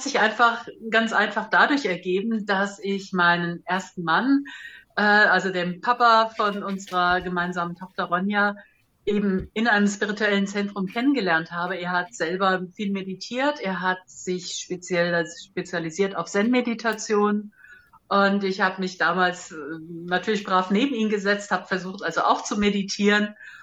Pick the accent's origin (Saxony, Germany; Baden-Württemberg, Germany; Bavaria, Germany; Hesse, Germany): Hesse, Germany; Frankfurt; Ja, also ich bin in Frankfurt geboren. Ich bin nie weit weggekommen von Frankfurt und wohne jetzt 30 Kilometer außerhalb von Frankfurt in Richtung Nordosten. Mein Ort heißt Bruchköbel.